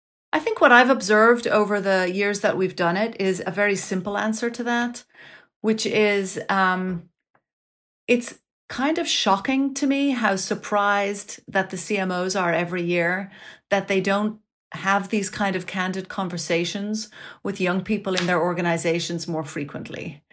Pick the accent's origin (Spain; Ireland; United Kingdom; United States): Ireland; I grew up in Ireland. My mother is Irish, my father's German. So I grew up in a bilingual household living in Ireland. And and I've married an Italian, so we throw Italian into the mix too.